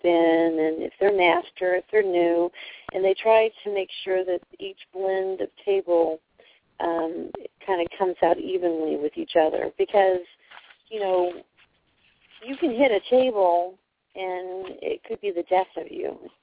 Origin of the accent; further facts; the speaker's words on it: Missouri, United States; In fact, I don't like a lot of sauce, even though I grew up in Missouri.